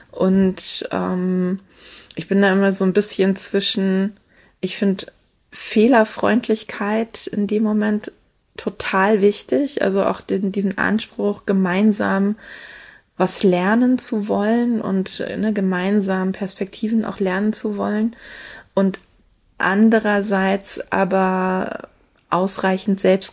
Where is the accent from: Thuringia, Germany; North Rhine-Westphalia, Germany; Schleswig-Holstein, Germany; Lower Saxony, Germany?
North Rhine-Westphalia, Germany; accent: Ruhr dialect; ich komme aus dem Ruhrgebiet und ich habe eigentlich früher Ruhrplatt gesprochen. Und das ist ein Dialekt, den habe ich mir abtrainiert